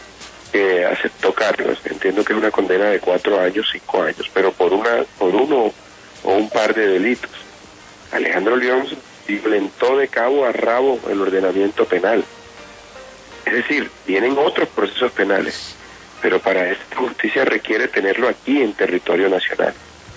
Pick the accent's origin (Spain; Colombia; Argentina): Colombia; Montería, Córdoba; siendo monteriano y cordobés, pues me veía yo en la obligación de denunciar las atrocidades